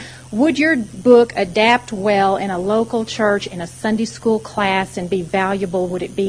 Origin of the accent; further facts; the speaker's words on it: Sachse, Texas, United States; I'm from Sachse, Texas, which is outside of Dallas.